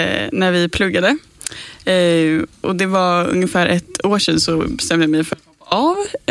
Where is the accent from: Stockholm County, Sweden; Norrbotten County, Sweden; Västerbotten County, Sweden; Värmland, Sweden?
Stockholm County, Sweden; Stockholm; Jag är från Stockholm.